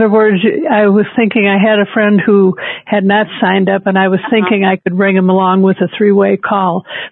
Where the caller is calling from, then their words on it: Colorado, United States; Hello, I'm calling from Colorado, and I really appreciate this program